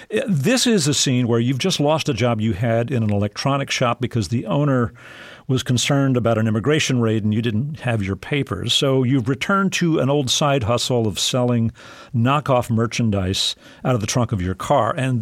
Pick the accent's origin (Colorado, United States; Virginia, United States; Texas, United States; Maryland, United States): Texas, United States; I will say I grew up in South Texas. I recognize that accent.